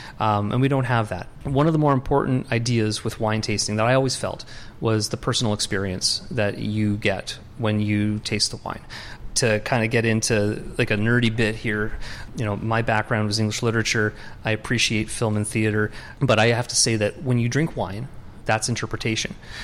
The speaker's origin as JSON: {"language": "English", "town": "Niagara-on-the-Lake", "region": "Ontario", "country": "Canada", "tie": "born or raised there", "said": "I'm from Niagara on the Lake. I grew up in the '80s in Niagara while everything was sort of starting."}